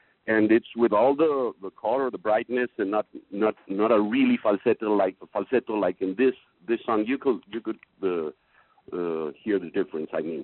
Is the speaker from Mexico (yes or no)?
yes; San Miguel de Allende, Guanajuato, Mexico; Yes, I'm calling from Mexico, from San Miguel de Allende.